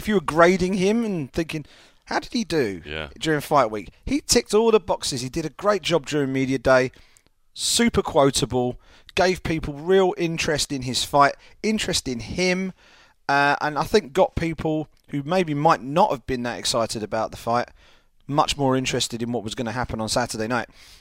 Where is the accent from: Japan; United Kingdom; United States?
United Kingdom; England; I'm an Englishman. I'm a British guy